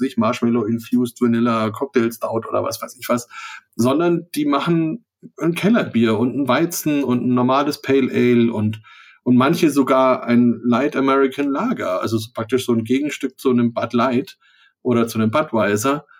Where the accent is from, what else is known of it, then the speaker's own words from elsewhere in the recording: Bavaria, Germany; Also bei uns in Franken ist ja zum Beispiel so